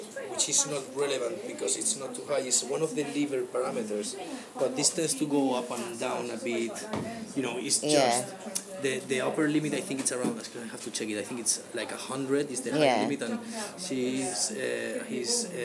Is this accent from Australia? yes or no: no; Ireland; accent: Irish; It's my Irish accent.